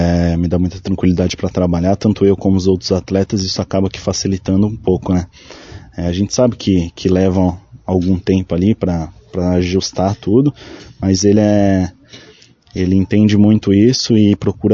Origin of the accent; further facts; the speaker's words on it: São Paulo, Brazil; now in Cascavel, Brazil; Cara, eu sou de São Paulo, cheguei em Cascavel